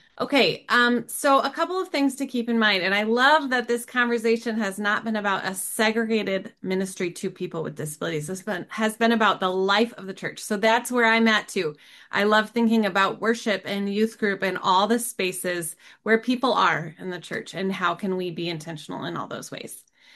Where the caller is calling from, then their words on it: Grand Rapids, Michigan, United States; I come to you from Grand Rapids, Michigan, near Lake Michigan.